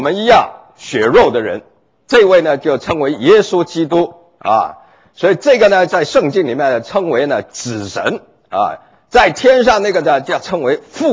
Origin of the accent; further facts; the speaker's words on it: China; 我们中国人